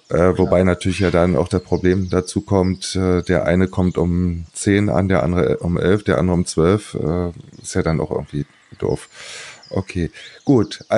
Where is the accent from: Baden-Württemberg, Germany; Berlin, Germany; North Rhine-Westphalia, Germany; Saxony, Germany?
Berlin, Germany; weil ich komme ja nun mal aus dem Berliner Raum